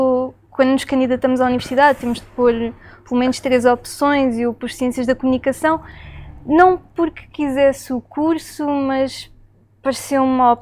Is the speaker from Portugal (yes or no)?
yes; Faro, Portugal; also born or lived in Almada; Eu cresci cá, em Faro. Nasci em Almada, mas depois cresci aqui, estive durante 20, 21 anos cá, a viver com os meus avós, licenciei-me na Universidade do Algarve.